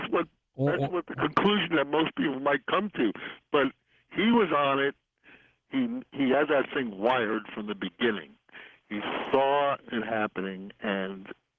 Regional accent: United States; I'm an American, you know, like everybody else lives in this country.

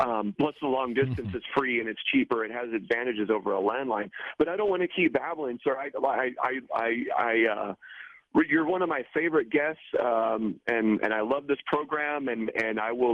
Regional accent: Selah, Washington, United States; up in my hometown in Washington State, Selah, Washington

